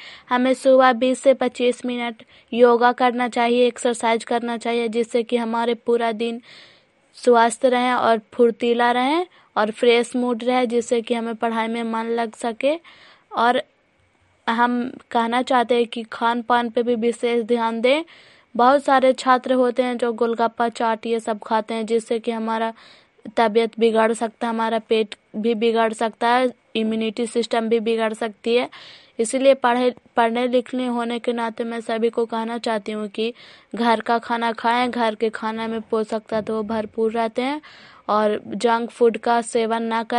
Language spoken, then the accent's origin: Hindi; Bairiganj, Bihar, India; ग्राम बैरीगंज post मकरौता जिला नालंदा की निवासी हूँ।